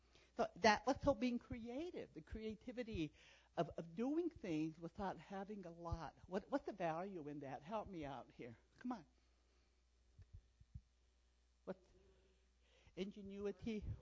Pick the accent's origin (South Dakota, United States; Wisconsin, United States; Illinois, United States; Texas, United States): South Dakota, United States; So growing up on the Pine Ridge as a little girl, of course, there was no Walmart.